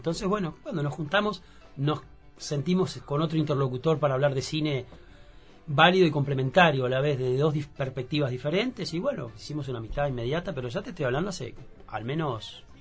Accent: Tacuarembó, Uruguay; personajes de la misma edad, del interior del país. Wilmer es de San Jacinto, yo de Tacuarembó.

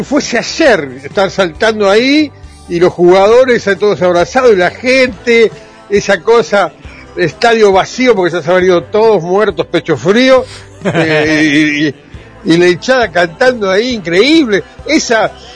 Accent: Montevideo, Uruguay; born there; yo que nací en Sayago.

